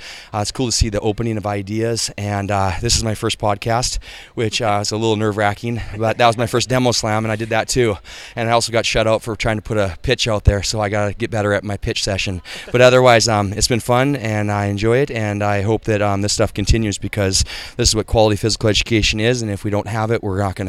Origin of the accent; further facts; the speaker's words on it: Spokane, Washington, United States; I'm from Spokane, Washington, and I'm a former physical educator, and I work with teachers.